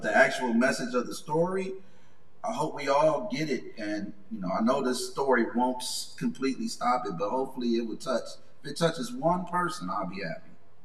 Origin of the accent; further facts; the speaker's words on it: Detroit, Michigan, United States; I grew up in Detroit, Michigan, so you know how that is.